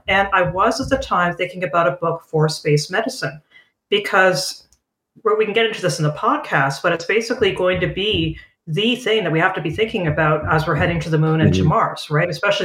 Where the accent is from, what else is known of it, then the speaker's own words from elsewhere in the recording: Canada; And as a Canadian and as a person who used to be a British colony as well, I want to help out the Australians, good people.